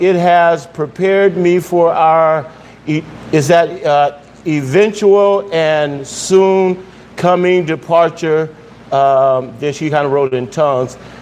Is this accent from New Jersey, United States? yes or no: no; Miami, Florida, United States; Because I grew up in Miami, you know? And so they had mangoes everywhere.